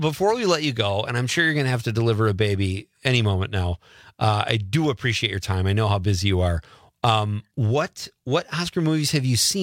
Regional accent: Chicago, Illinois, United States; now in Wisconsin, United States; We moved to northern Wisconsin from Chicago in the city to this rural little town

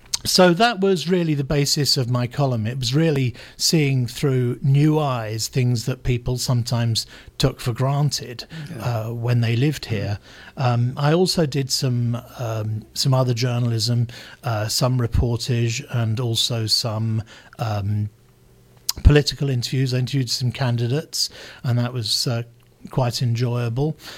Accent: London, United Kingdom; yes, I'm from London, but I wasn't from the middle of London where everything happens. Mm-hmm. I was, you know, I was born and brought up in the suburbs. I lived in a different suburb.

